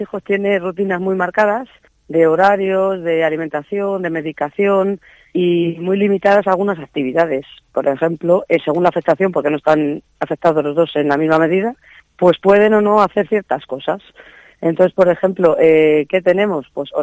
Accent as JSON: {"language": "Spanish", "town": "Segovia", "region": "Castile and León", "country": "Spain", "said": "nos derivaron a Valladolid, nosotros somos de Segovia"}